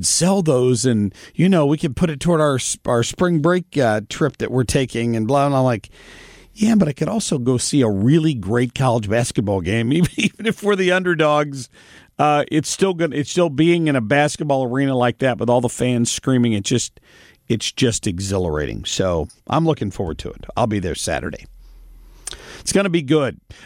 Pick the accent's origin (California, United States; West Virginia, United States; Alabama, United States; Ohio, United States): Ohio, United States; I grew up in Ohio.